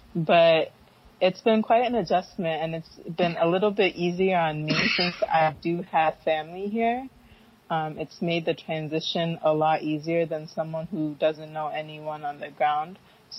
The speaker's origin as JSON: {"language": "English", "town": "Syracuse", "region": "New York", "country": "United States", "tie": "born or raised there", "also_born_or_lived": "Ghana / Pennsylvania", "first_language": "Fante", "said": "age like 0 to 5, I was in Ghana. So fun fact, Fonti, which is one of the local languages here, was my first language. And right before I started school, kindergarten, I moved back to Syracuse."}